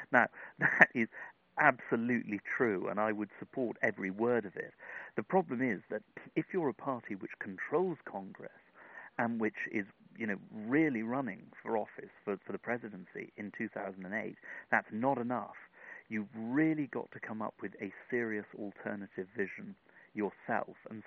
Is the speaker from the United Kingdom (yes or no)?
yes; United Kingdom; I'm British, as you can hear.